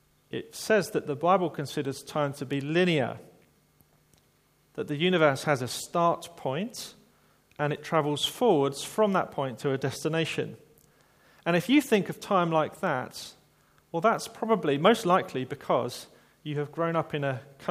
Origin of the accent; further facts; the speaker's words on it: Dartford, South East England, United Kingdom; accent: estuary; I'm not actually from Banstead, I'm from Dartford in Kent. My accent sometimes slips into the sort of estuary mode.